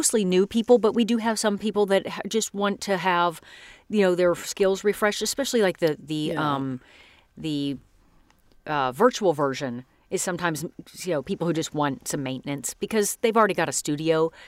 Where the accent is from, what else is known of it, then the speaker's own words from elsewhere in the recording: North Carolina, United States; also born or lived in Texas / Tennessee; I'm from all over the South. my mother is from East Tennessee. And I was born in North Carolina and grew up a lot in North Carolina and Texas and then back to Tennessee.